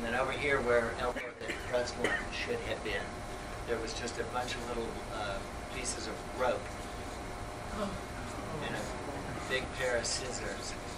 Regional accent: Bloomington, Indiana, United States; Growing up in Bloomington, this was a legendary cartoonist at the Courier Journal in Louisville.

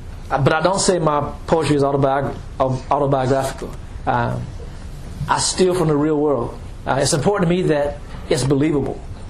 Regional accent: Danville, United States; growing up in Danville really prepared me for what my adult life would be like

